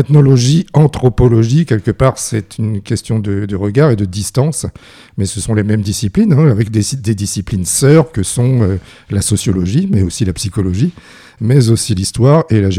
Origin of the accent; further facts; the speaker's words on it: Normandy, France; also born or lived in Hautes-Alpes; Moi, j'arrive de Normandie, mais j'ai fait l'essentiel de mon travail dans les Alpes, même dans les Hautes-Alpes, en les sillonnant du sud vers le nord, en suivant les transhumances. Donc, je suis un Normand nomade